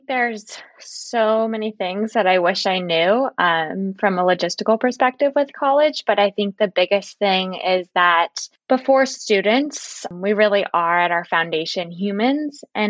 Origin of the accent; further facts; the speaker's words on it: California, United States; I am originally from the Bay Area.